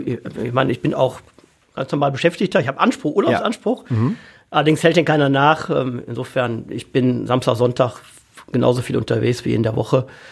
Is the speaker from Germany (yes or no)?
yes; Essen, North Rhine-Westphalia, Germany; born or raised there